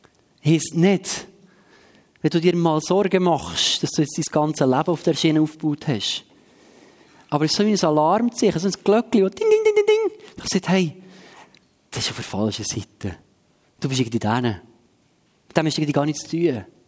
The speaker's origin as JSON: {"language": "German", "country": "Switzerland", "said": "Und ich glaube, wir vergessen das manchmal als Schweizer, dass der Reichtum, den wir haben"}